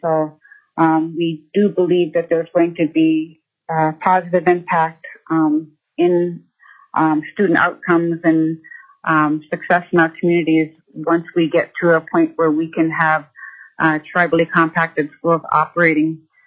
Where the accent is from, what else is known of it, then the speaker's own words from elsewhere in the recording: Fairbanks, Alaska, United States; I'm from Fairbanks, and I also work in Kotzebue in the Northwest Arctic region.